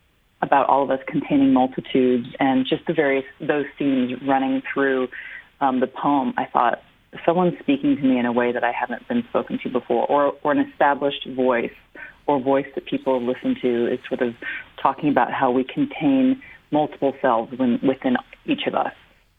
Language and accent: English; United States; also born or lived in Ethiopia